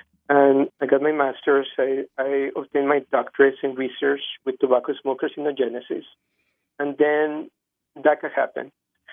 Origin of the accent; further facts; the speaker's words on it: Texas, United States; now in Vermont, United States; I'm from Texas, so I basically did not know what winter meant.